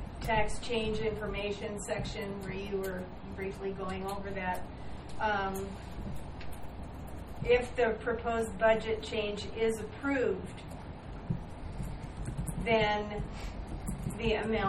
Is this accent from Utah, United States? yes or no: yes; Thompson Springs, Utah, United States; I'm from Thompson Springs. I'm the only house in the canyon.